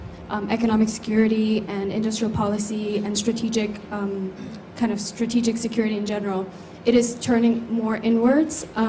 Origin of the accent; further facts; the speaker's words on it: Switzerland; And I'm from Switzerland